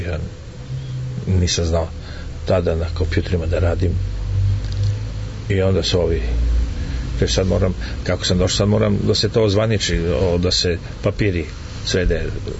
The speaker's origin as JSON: {"language": "Serbian", "town": "Kruševac", "region": "Šumadija and Western Serbia", "country": "Serbia", "tie": "born there", "said": "Kao što ja kažem, ja sam rođen u Kruševcu. Imao sam sreće da budem rođen u Kruševcu, kao što je Kruševac imao sreće da ja budem rođen u njemu."}